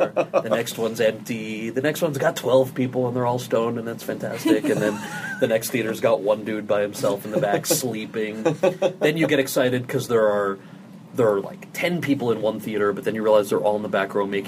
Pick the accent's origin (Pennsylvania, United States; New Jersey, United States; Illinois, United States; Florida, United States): New Jersey, United States; Yeah, who I already dislike, being from New Jersey